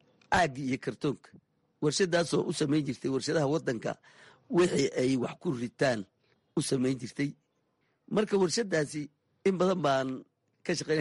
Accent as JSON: {"language": "Somali", "town": "Jamaame", "region": "Lower Juba", "country": "Somalia", "tie": "born or raised there", "said": "waxaan ku soo koray degmada Jamaama la dhaho, waan ku soo barbaaray miigan ku dhashay, laakiin koritaankayga wuxuu ahaa degmada Jamaamo."}